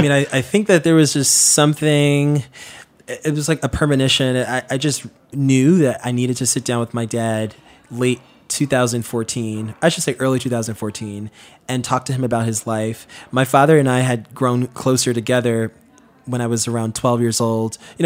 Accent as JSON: {"language": "English", "town": "Queens", "region": "New York", "country": "United States", "tie": "born or raised there", "said": "So when I was born back in the 90s, you know, growing up in Queens was sort of like, we played outside, we took the bus to school."}